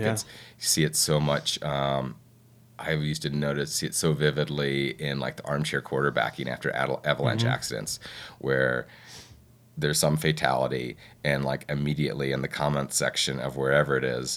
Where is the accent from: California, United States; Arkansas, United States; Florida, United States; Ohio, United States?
Ohio, United States; But you know, I grew up in Ohio, and post accident, I spent about a little over a month in hospitals in Ohio, and it was great to be close to family and to have that support.